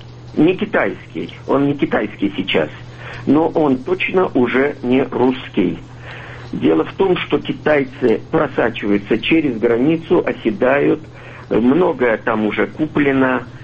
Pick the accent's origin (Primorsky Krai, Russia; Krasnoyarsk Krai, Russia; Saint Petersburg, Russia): Primorsky Krai, Russia; родом я с Дальнего Востока. Дальнего. Хасанский район, это так дальше не... Не, ну если на север, туда можно, а на юг это уже граница Китая, Кореи и так далее. И вот там прошло мое детство